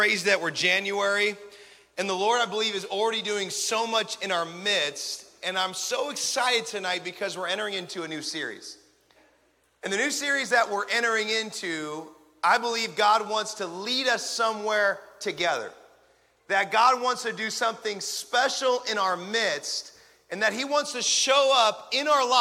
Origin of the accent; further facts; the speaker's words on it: Pacific Northwest, United States; I'm from the Pacific Northwest, so it rains every day.